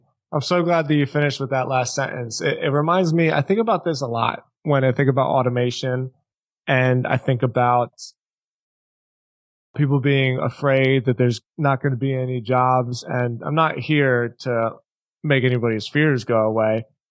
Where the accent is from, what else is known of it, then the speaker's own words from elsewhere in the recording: Philadelphia, Pennsylvania, United States; because I grew up in Philly, right?